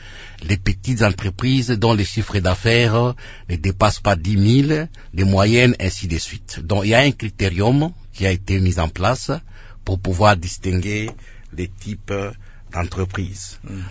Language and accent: French; Lubumbashi, Haut-Katanga, DR Congo; Ça c'était à Lubumbashi chez nous à la Katouba à l'époque.